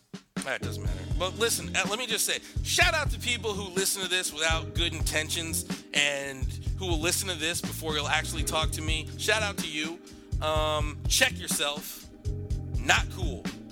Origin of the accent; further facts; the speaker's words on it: Hartford, Connecticut, United States; I am from Hartford, Connecticut. Fuck Hartford forever. I get no love in this city.